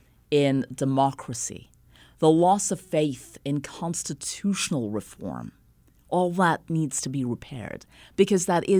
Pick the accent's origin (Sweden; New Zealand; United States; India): India; Jammu and Kashmir; I grew up in Kashmir in the 1970s and the 1980s, and the culture that I was raised in was composite. It was pluralistic. I was raised within a secular framework